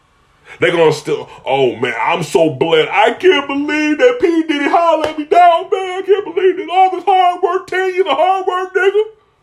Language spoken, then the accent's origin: English; Philadelphia, Pennsylvania, United States; I'm originally from Philadelphia, so we got to talk about this.